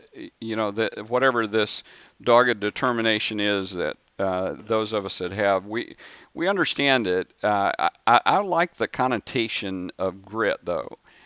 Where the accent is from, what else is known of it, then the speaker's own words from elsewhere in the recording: the South, United States; And, you know, I'm originally from the South, and I eat grits